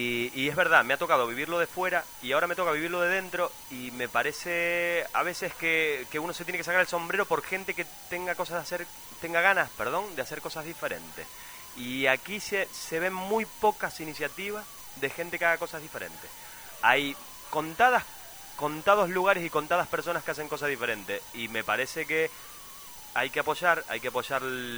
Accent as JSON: {"language": "Spanish", "country": "Saudi Arabia", "second_language": "Spanish", "said": "Pues soy extranjero, ¿eh? Soy de Arabia Saudita."}